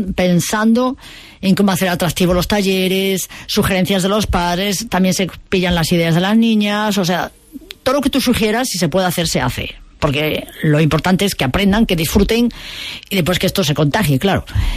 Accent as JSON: {"language": "Spanish", "country": "Poland", "second_language": "Spanish", "said": "O sea, yo soy polaco"}